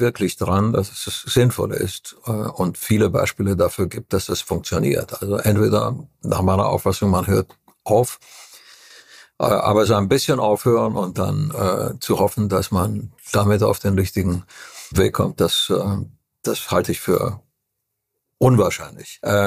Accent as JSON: {"language": "German", "region": "Transylvania", "country": "Romania", "second_language": "German", "said": "Ich komme aus Transsilvanien, wo es eine ganz exquisite Küche gibt."}